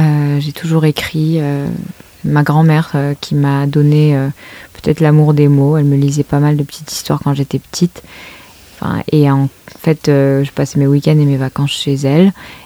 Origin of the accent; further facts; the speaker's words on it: Morocco; Même si j'ai grandi au Maroc, je n'ai pas du tout grandi dans cette région-là.